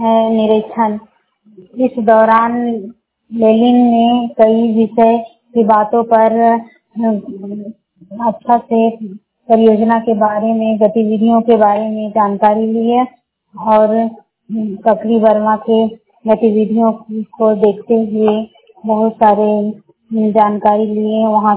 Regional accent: Barkagaon, Jharkhand, India; बड़कागांव प्रखंड की रहने वाली हूँ।

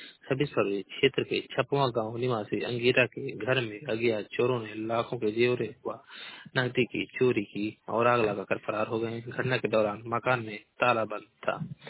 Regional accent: Maharajganj, Uttar Pradesh, India; मैं जिला महाराजगंज का निवासी हूँ।

